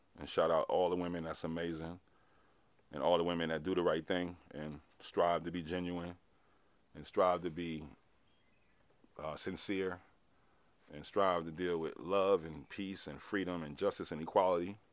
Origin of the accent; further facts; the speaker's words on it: Roosevelt, New York, United States; also born or lived in Hempstead / Harlem; because I was born and raised in Roosevelt and Hempstead, Long Island. And then I moved to Harlem for a minute, and then I ended up going down south.